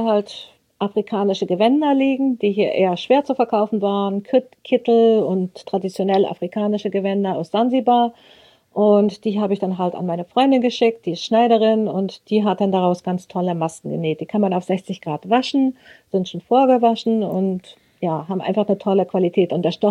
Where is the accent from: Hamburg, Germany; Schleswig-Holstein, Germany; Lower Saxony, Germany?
Lower Saxony, Germany; Rössing; Ich komme aus Rössing, so heißt unser Dorf.